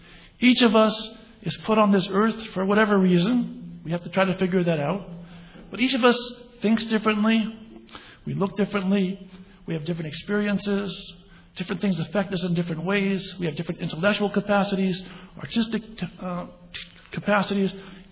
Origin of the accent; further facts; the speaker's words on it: New York, United States; Rabbi Halevi, I'm from New York, I'm a visitor, I'm a rabbi, I would like to meet you.